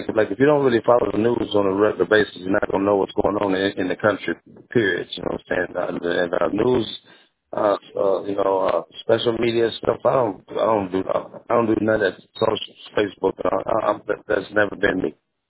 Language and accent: English; Wisconsin, United States; I'm all for Democrats, man. I'm from Wisconsin. From one of those states, right?